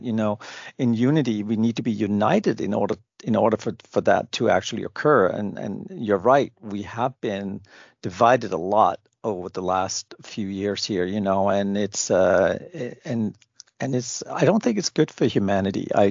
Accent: Denmark; English is a second language; being born and raised in Denmark, that's pretty much, it's always dark there in the winter

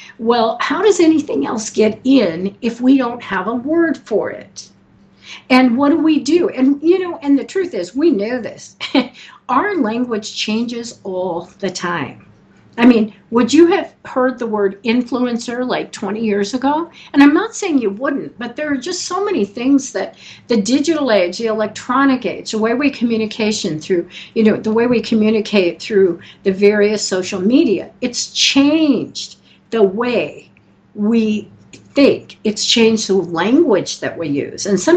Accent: Colorado, United States; And I grew up in Colorado, and I can tell you there's a lot of different words that all mean snow.

